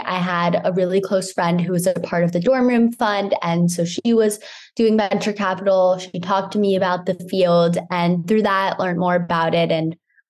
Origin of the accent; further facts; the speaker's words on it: New York City, New York, United States; So I grew up in New York City. I went to an all-girls school there